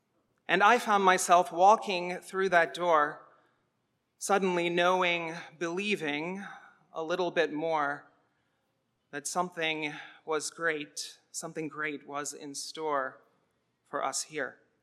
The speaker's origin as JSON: {"language": "English", "town": "Atlanta", "region": "Georgia", "country": "United States", "tie": "born or raised there", "said": "I was from Atlanta, that I had grown up in Georgia."}